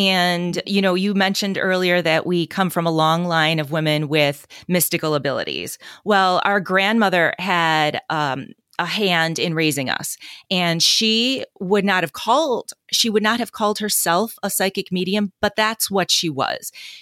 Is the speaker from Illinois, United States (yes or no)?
yes; Chicago, Illinois, United States; So I'm from the Chicagoland area. Jill and I both grew up in Chicagoland.